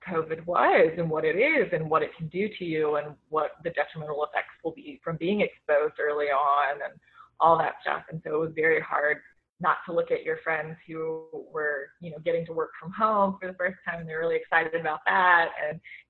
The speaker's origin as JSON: {"language": "English", "region": "Southern United States", "country": "United States", "tie": "born or raised there", "said": "Because growing up in the South, or my family, not everyone was actually blood related to me."}